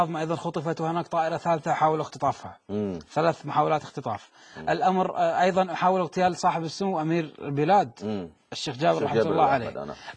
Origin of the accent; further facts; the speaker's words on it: Kuwait; نحن 3 كويتيين زرنا هذا المؤتمر